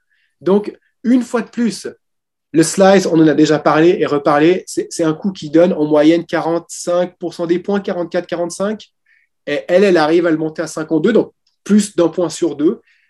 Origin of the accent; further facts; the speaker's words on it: Switzerland; vu que je suis suisse